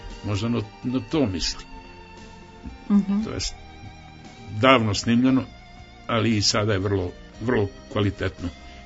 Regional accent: Belgrade, Serbia; also born or lived in Rašica; kao dete sam već doveden u Beograd, tako da ja za sebe vrlo često kažem da sam dete sa Slavije. Jer je otac pre Drugog svjetskog rata već bio u Beogradu, pa smo onda došli, imali smo kuću na Slaviji i tamo smo živali.

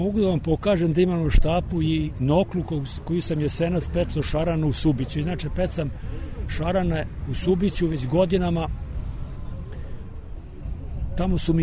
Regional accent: Ilandža, Vojvodina, Serbia; now in Novi Sad, Serbia; Ja ne, ja sam iz Ilandže.

